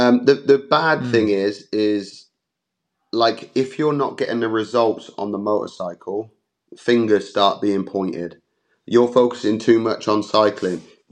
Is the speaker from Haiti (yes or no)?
no; United Kingdom; And being British, it doesn't make it any easier.